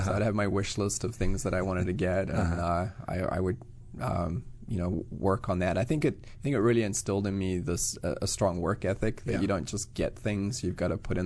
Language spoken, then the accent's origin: English; Johannesburg, Gauteng, South Africa; moved away as an adult; Grew up in South Africa, so Johannesburg. Went to school, did my undergraduate there.